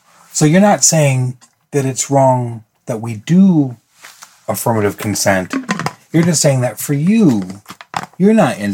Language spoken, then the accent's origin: English; Midwest, United States; I'm a Midwesterner and my people are extremely shy about talking about sex.